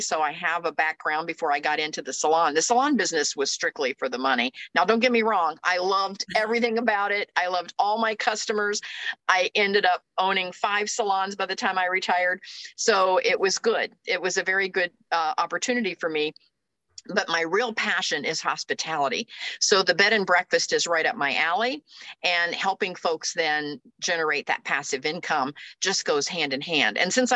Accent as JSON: {"language": "English", "town": "Canal Winchester", "region": "Ohio", "country": "United States", "tie": "born or raised there", "said": "And I could have named it, you know, the Canal Winchester Academy, my hometown"}